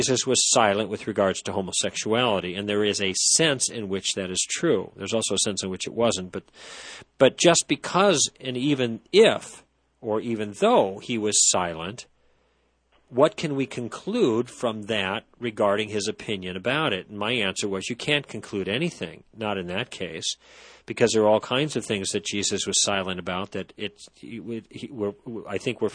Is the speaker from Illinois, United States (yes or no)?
yes; Chicago, Illinois, United States; Did you know I grew up there in Chicago?